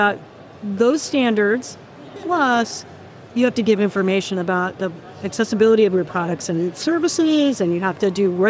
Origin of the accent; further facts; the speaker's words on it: Oregon, United States; I am. I'm from Oregon.